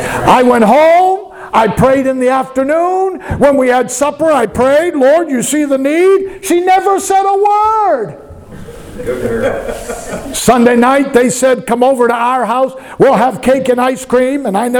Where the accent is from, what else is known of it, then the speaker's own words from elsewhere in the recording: Colombia; I grew up in Colombia